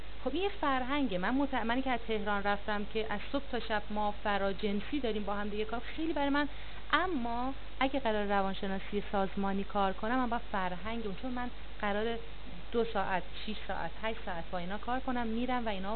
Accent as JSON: {"language": "Persian", "town": "Shiraz", "region": "Fars", "country": "Iran", "tie": "born or raised there", "said": "با اینکه من خودم بچه شیرازم ولی من اون شهرستان تا حالا نرفته بودم"}